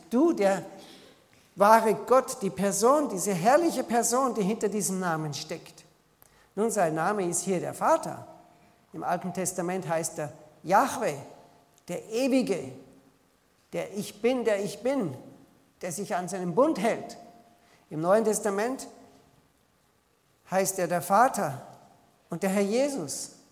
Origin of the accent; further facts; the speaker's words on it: Salzburg, Austria; also dort, wo ich herkomme, im Salzburger Land, das heißt, es behüte dich